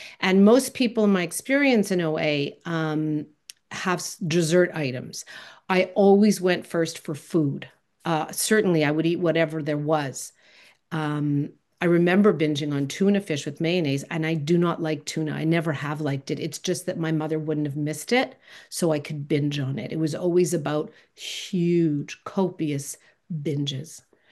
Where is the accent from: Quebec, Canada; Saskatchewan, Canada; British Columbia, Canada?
Quebec, Canada; Montreal; now in Toronto, Canada; I worked at a community center in downtown Toronto when I first arrived here. I'm originally from Montreal.